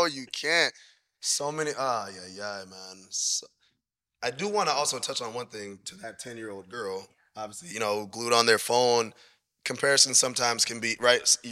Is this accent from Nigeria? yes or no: yes; Nigeria; You know, obviously we're Nigerian, we've been listening to that shit since we've been young, literally we've been youth.